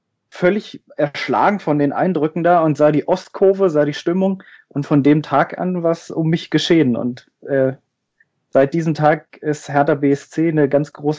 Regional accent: Rathenow, Brandenburg, Germany; Geboren in Rathenow und da auch in der Nähe aufgewachsen

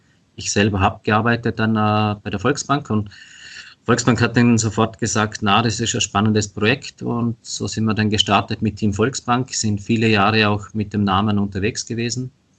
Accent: Vorarlberg, Austria; Ja, also bei uns in Vorarlberg ist es zum Beispiel ganz anders wie in Tirol.

